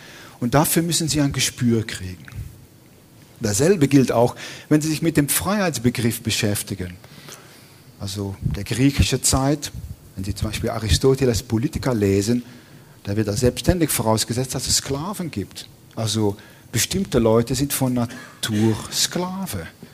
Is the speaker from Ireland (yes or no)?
no; Netherlands; German is a second language; Ich bin ja Niederländer